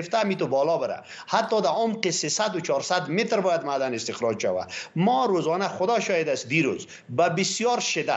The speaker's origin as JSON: {"language": "Persian", "country": "Afghanistan", "said": "او وقت ما افغان هستیم."}